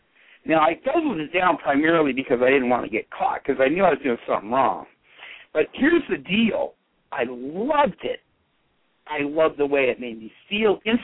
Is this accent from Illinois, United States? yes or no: no; Petaluma, California, United States; I'm 57 years old, and I was raised in Petaluma, California